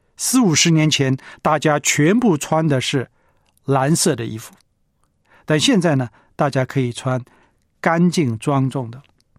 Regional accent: China; 我们中国人说坐要像一口钟啊

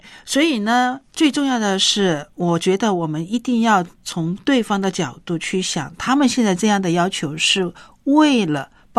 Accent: China

